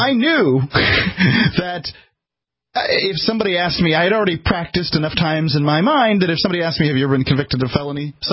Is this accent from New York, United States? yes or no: no; Florida, United States; I had never been across the border before. I'm from Florida.